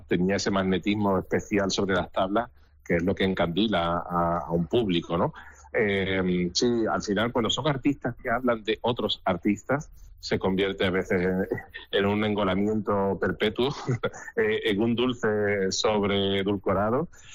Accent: Huelva, Andalusia, Spain; Aquí en Huelva siempre se está bien. Yo, que además soy onubense, encantado de estar en mi tierra

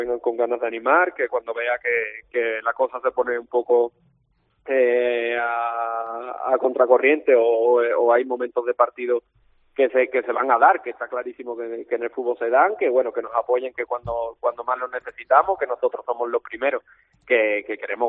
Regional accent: Andalusia, Spain; como andaluz que soy

